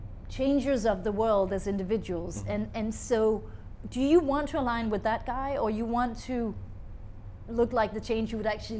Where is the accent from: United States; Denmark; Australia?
Denmark; now in France; people probably believe me because I come from Denmark.